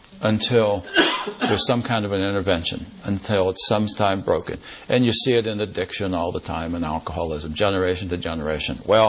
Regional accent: West Virginia, United States; I come from West Virginia, mountains of West Virginia, coal mining town.

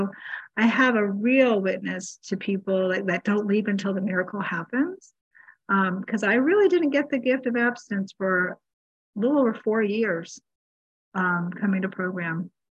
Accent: Massachusetts, United States; I grew up in Massachusetts, and when I'd come home from college, he'd always have a comment

